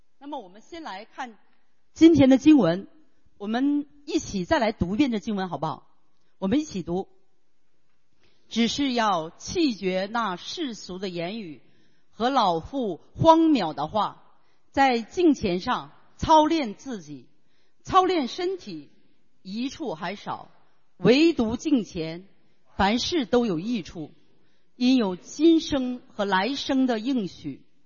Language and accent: Chinese; China; 我们作为中国人心中是不是非常的激动啊？